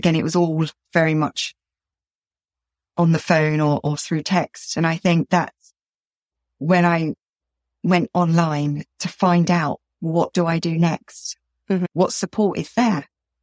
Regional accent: United Kingdom

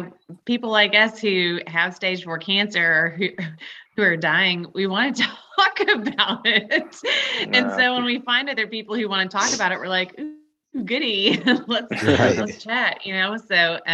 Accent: Michigan, United States; born there; I was born in Michigan, but I've been in the South long enough to Sound like it.

